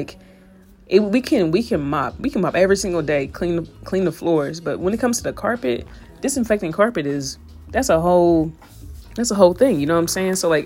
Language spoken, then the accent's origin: English; Indiana, United States; you know, I'm from Indiana, so we're not Patriots fans at all.